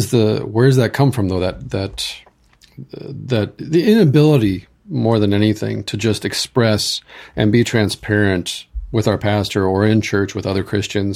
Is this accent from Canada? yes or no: no; Ireland; for me, I'm Irish and I was attracted to the Lutheran, church.